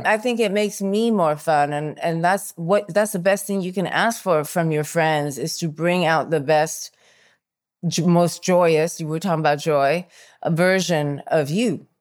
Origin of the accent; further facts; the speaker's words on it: New York, United States; also born or lived in Los Angeles; I grew up in New York and then in Los Angeles for high school.